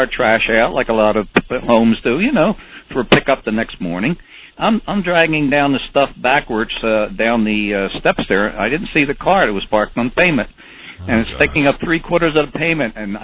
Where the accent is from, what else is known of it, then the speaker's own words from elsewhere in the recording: Philadelphia, Pennsylvania, United States; Okay, well, I come from Philadelphia. What can I tell you?